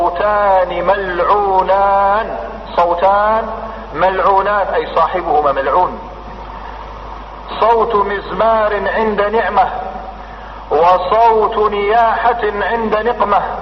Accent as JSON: {"language": "Arabic", "country": "Algeria", "said": "وأنا جزائري مثلكم نعلم كل ما يدور في الكواليس"}